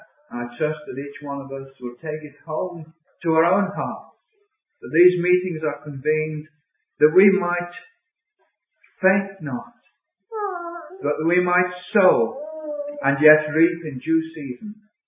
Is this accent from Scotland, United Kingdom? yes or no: no; Bromborough, North West England, United Kingdom; I'm from Bromborough, close to Liverpool.